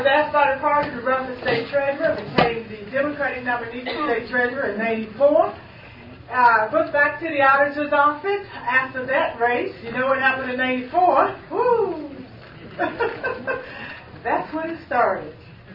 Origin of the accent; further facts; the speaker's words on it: Akron, Ohio, United States; I started in politics in Akron, Ohio. I am from Akron, Ohio.